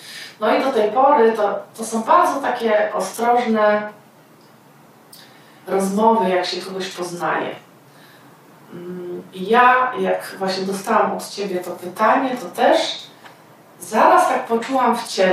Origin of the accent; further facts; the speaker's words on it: Silesian Voivodeship, Poland; A przecież my mówimy tyle wieków po śląsku.